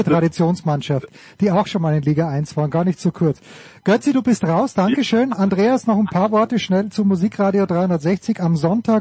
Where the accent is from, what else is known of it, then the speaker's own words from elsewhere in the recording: Austria; für mich als Österreicher.